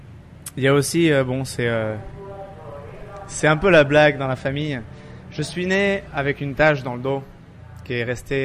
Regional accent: Pont-Saint-Esprit, Occitanie, France; Je viens d'Avignon, enfin Pont-Saint-Esprit, dans le sud. On vit bien là-bas, hein. On mange bien, on boit bien, il fait beau.

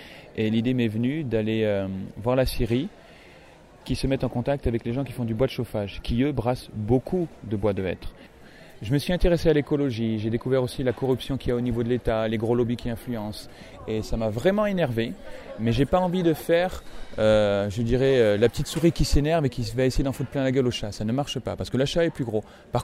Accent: France; born there; je suis né en France, d'origine slave, ancien cuisinier de formation, cuisinier en Australie pendant quelques années

